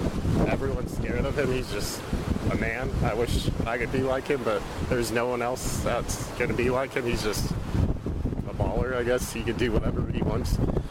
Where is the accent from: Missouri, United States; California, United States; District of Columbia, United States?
California, United States; Ventura; also born or lived in Austin; No, right here in Ventura, but then went to school at UT.